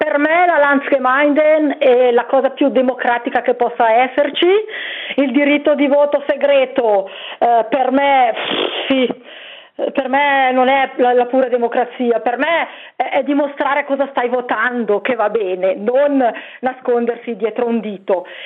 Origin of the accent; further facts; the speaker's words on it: Herisau, Appenzell Ausserrhoden, Switzerland; io vengo da Herisau, cioè dal cantone Appenzello esterno